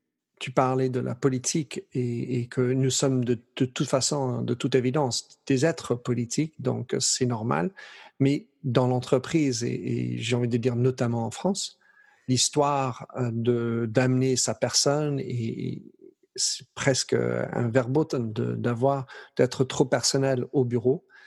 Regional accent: Brussels, Belgium; born there; moi, je suis né à Bruxelles

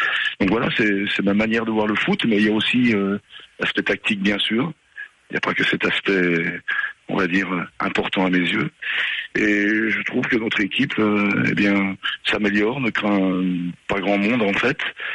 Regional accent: France; On avait une chance en tant que Français

